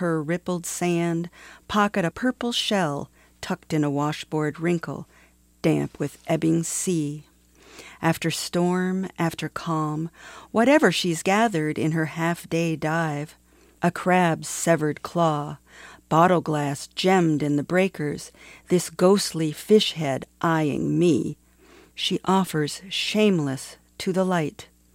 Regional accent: Maine, United States; now in Duluth, United States; I grew up in Maine, and I live in Duluth, Minnesota.

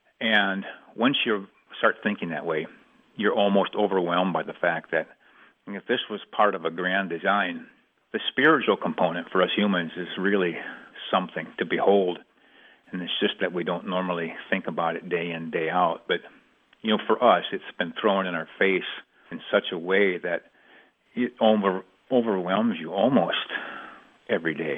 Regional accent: Minnesota, United States; I grew up in Southwest Minnesota, remember. So I'm probably one of the few native kids that knows how to play a bunch of polkas, you know.

